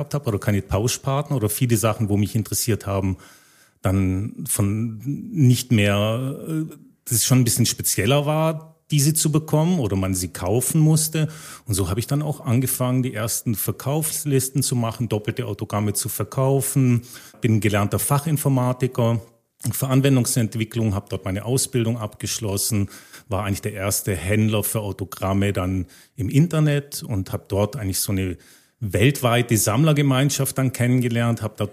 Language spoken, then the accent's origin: German; Konstanz, Baden-Württemberg, Germany; now in Switzerland; Also ich komme aus Konstanz am Bodensee, bin dort geboren, bin seit knapp 15 Jahren in der Schweiz, fühle mich hier sehr wohl